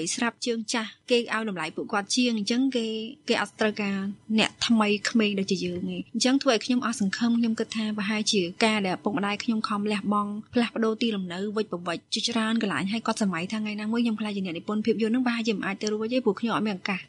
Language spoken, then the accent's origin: Khmer; Mekong Delta, Vietnam; moved away; ខ្ញុំជាកូនខ្មែរខ្ញុំត្រូវតែចេះភាសាខ្មែរដោយសារតែនៅកម្ពុជាក្រោមខ្ញុំរៀនភាសាខ្មែរតាមរយៈការរៀននៅក្នុងវត្ត